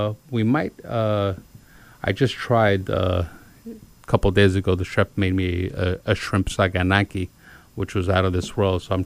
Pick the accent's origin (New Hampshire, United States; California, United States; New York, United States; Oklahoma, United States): New York, United States; Astoria; I'm born and raised in Astoria, Queens. Never thought I would leave there, but when I got married in 2004, my wife gave me an ultimatum and said, if you want to marry me.